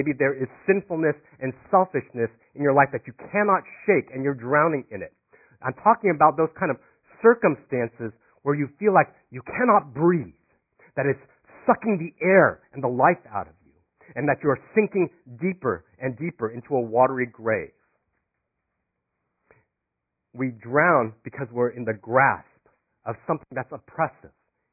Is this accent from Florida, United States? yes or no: yes; Florida, United States; I did not grow up in California. I grew up in Florida, where the water is considerably warmer.